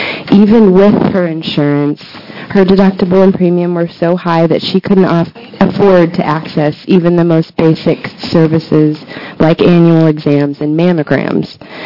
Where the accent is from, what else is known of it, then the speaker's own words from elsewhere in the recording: La Grande, Oregon, United States; I am from LeGrand, Oregon, in the northeast corner of the state.